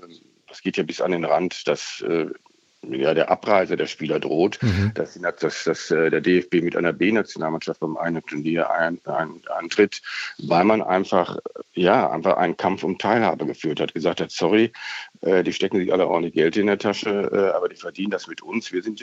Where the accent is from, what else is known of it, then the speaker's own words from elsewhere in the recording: North Rhine-Westphalia, Germany; Ich bin ja in der Nähe von Dortmund aufgewachsen